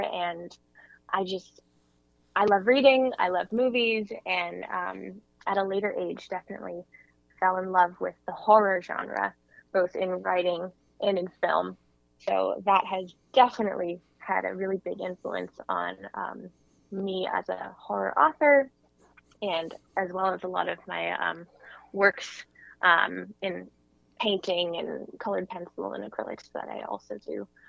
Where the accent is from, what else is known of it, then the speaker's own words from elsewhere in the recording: California, United States; Yeah, essentially, I'm born and raised in California, so that definitely had a big influence on specifically this story in particular